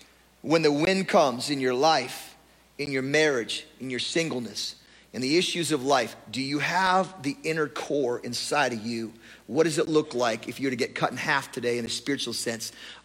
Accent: Oregon, United States; Back when I used to run in high school, every year I'd run at Cape Lookout in Oregon. I grew up on the Oregon coast.

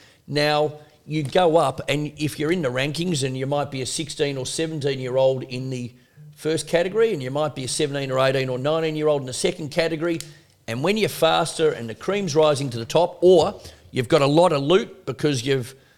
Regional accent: Melbourne, Victoria, Australia; Growing up in Melbourne

